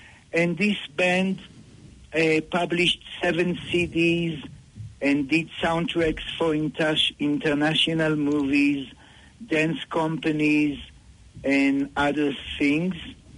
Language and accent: English; Northern District, Israel; English is a second language; now in Peru; I'm living in Peru for the last 7 years. I was born and raised in Israel. I was raised in a community next to the Sea of Galilee. Probably you heard the name of these communities. It's called kibbutz.